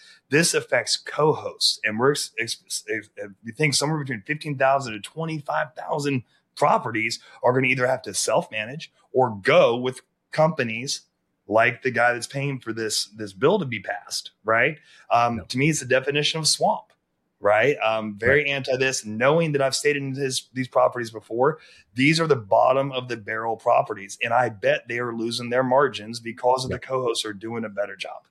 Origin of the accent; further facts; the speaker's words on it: South Carolina, United States; is my home state, South Carolina.